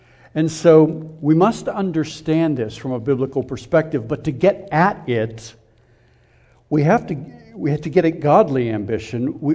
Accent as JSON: {"language": "English", "town": "Pittsburgh", "region": "Pennsylvania", "country": "United States", "tie": "born or raised there", "also_born_or_lived": "Philadelphia, Pennsylvania", "moved": "as an adult", "lives_now": "Tallahassee, United States", "said": "So I grew up in Pittsburgh, and Jason grew up in Pittsburgh too, right? So we share the black and gold thing. Lived there for about 20 years, and then lived in Philadelphia for about 30 years, and then moved down to Tallahassee about 3 years ago"}